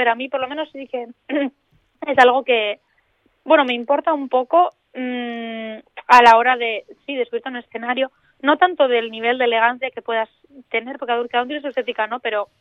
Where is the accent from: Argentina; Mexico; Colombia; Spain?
Spain; Basque Country; Aquí la ropa de monte triunfa muchísimo, aunque yo, mira, en eso no soy tan vasca, porque yo odio el chándal